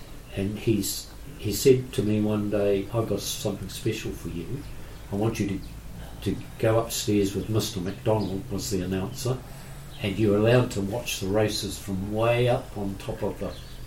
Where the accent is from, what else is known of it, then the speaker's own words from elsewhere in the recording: Whanganui, Manawatū-Whanganui, New Zealand; So my friends were, that I'm from Whanganui East, were a year older than me.